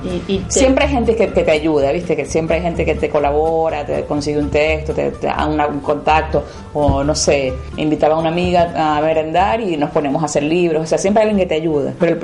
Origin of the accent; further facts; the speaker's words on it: Maracaibo, Zulia, Venezuela; de Maracaibo, que es la ciudad donde yo soy, claro, de Venezuela